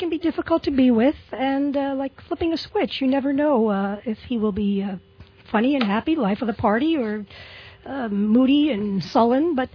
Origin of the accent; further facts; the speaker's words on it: Brooklyn, New York, United States; I grew up in Brooklyn, New York, on the 16th floor of a 23-story building in a very highly densely populated area. I'm an only child. I come from working-class background.